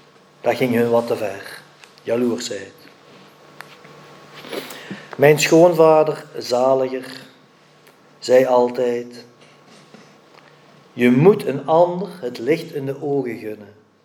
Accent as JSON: {"language": "Dutch", "country": "Belgium", "said": "ik kom van België, maar ik denk in Nederland zou het niet anders zijn"}